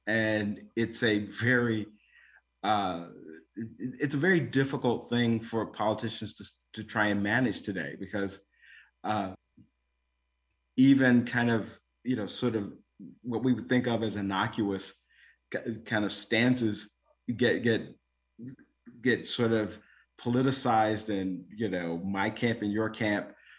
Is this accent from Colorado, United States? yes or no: no; Arkansas, United States; So in my home state of Arkansas, there's lots of changes where people are trying to restrict how much absentee voting can occur.